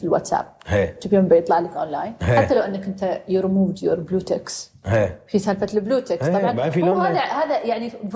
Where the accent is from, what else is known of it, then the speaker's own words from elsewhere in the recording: United Arab Emirates; احنا كاماراتيين مقارنه باخواننا واخواتنا الاجانب اللي عايشين معانا اقل بوايد